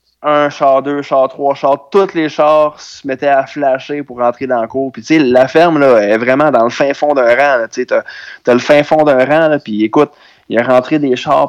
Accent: Saint-Jean-sur-Richelieu, Quebec, Canada; Parce que moi, je suis de Saint-Jean-sur-Richelieu, fait que mon food truck, grosso modo, là, je roulais comme sur la rive sud de Montréal

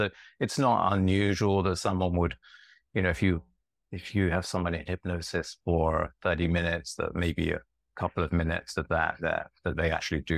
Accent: United Kingdom; And you're in Britain, and I grew up in Great Britain.

